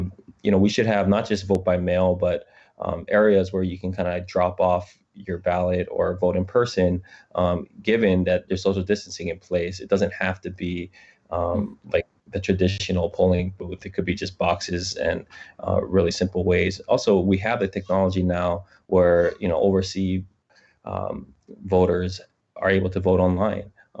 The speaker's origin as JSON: {"language": "English", "country": "United States", "said": "I'm Chinese American."}